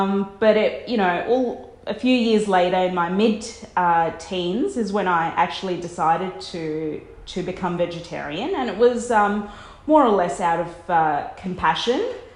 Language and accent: English; Sydney, New South Wales, Australia; as a child growing up in Sydney